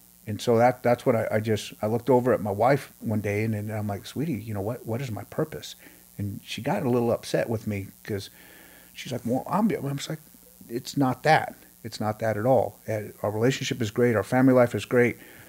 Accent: Grandview, United States; I started sending it to friends of mine from my hometown, Grandview, Scott Parrish and his daughter, Peyton, who are teachers and coaches.

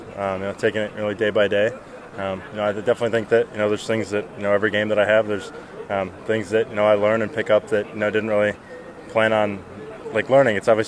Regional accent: Oswego, Illinois, United States; I'm from Oswego.

